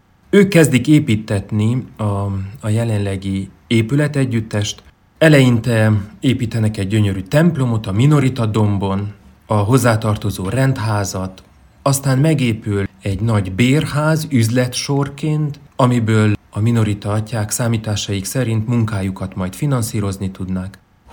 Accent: Sfântu Gheorghe, Covasna, Romania; Én Sepsiszentgyörgyön nevelkedtem, egy nővérem van.

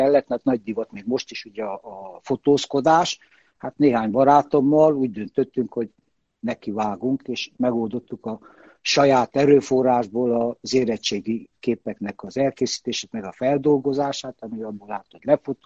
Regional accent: Romania; mikor meghallották, hogy Romániából jöttem, meg újságírás

